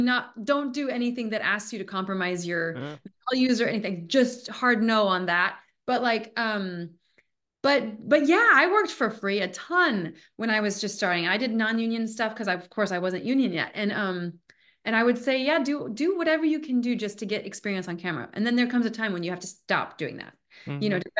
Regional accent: Wyoming, United States; Well, growing up in Wyoming, where there are not a lot of actors, all I saw were what we saw in tabloids.

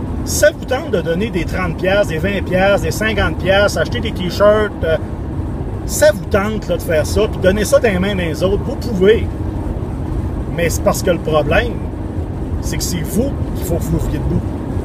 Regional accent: Quebec, Canada; rappelez-vous qu'on est des Canadiens et non des Québécois. On est des Québécois, oh oui!

